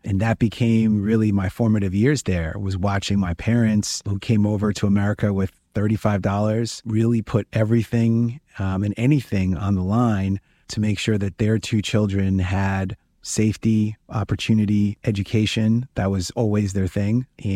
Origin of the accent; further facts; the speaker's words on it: Bronx, New York, United States; I'm a kid from the Bronx who played a sport that, you know, I was fortunate enough to use to get into schools.